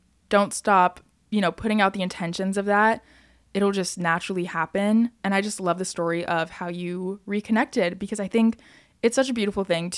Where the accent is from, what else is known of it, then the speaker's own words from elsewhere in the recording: Texas, United States; Kaylee and I grew up outside of Dallas from 5th grade to 8th grade, but sadly in 8th grade I had to move away to live with my dad.